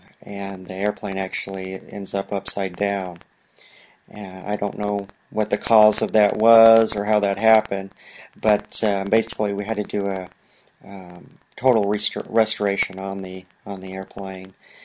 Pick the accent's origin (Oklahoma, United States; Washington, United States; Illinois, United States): Illinois, United States; Carbondale; I was born and raised in Carbondale, Illinois. My mother was actually raised in Kansas, and my father was born and raised in Alton, Illinois, which is about 20-30 minutes from St. Louis.